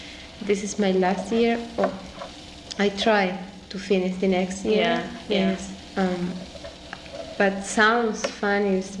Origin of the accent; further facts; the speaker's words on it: Venezuela; English is a second language; Venezuela.